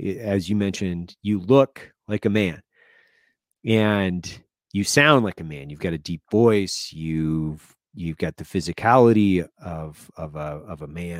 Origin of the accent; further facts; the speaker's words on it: Lewiston, Idaho, United States; I grew up in Lewiston, Idaho. So 23,000 people. It's a baseball town.